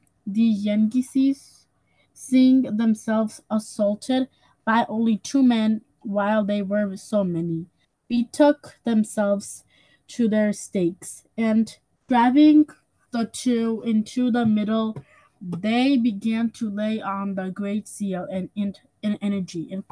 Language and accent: English; Hudson, New York, United States; I'm 10 years old, and I'm also from Hudson.